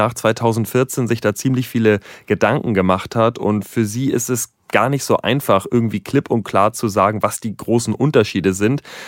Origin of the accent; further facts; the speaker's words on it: Hamburg, Germany; Ich meine, ich komme aus Hamburg und damit irgendwie aus dem Westen